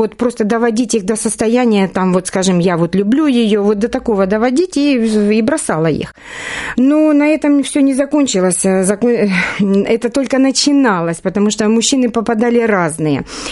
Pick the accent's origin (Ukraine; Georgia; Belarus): Ukraine; Mykolaiv Oblast; Я родилась в Николаевской области, ближе к Пододесской